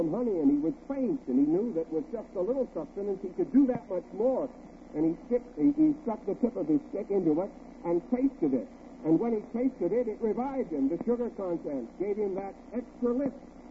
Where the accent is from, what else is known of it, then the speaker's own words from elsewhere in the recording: West Coast, United States; He comes from the East Coast, and I'm from the West Coast